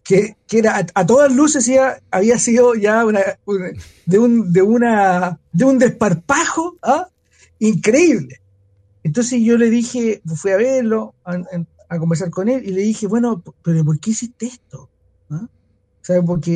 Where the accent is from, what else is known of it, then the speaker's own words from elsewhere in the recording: Valparaíso, Chile; para los que somos porteños